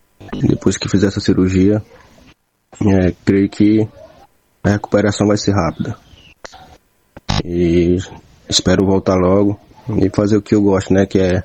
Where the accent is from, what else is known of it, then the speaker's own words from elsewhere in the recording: Santa Quitéria, Maranhão, Brazil; sou atacante, sou natural de Santa Quitéria.